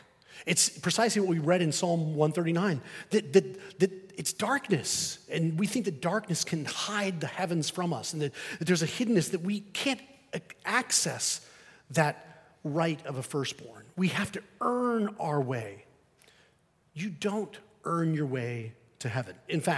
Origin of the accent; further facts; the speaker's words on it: Spain; I grew up in Spain as a missionary kid